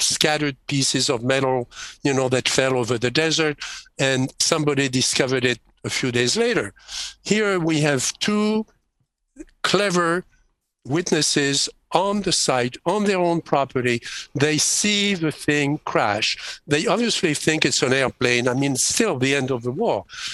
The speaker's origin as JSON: {"language": "English", "country": "France", "tie": "born or raised there", "said": "And as you know, I was born in France. I remember World War II. I was born at the beginning of World War II. And the town where I grew up was bombed 17 times because it was a key strategic place on the road to Normandy"}